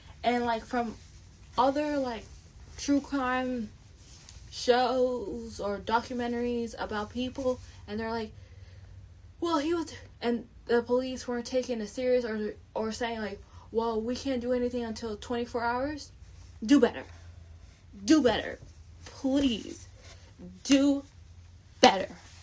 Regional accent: Canada; plus I'm not from the USA, I'm from Canada

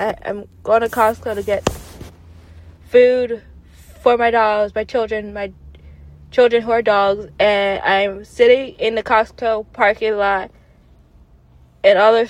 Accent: Canada; Upset that he's not going to my home country, Canada, on tour

